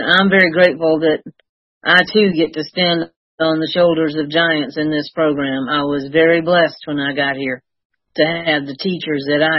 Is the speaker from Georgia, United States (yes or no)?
yes; East Point, Georgia, United States; And so, you know, we grew up in East Point. My dad ran the motor pool at Fort Mac for 32 years. My mama worked at the Arrow Shirt Company in East Point